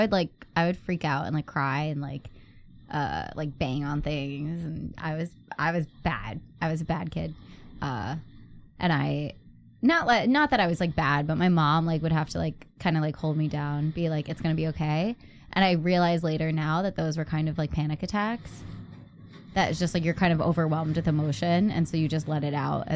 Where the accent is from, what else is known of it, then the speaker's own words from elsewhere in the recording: United States; I'm American. Like, I was raised in like first world, like capitalist society.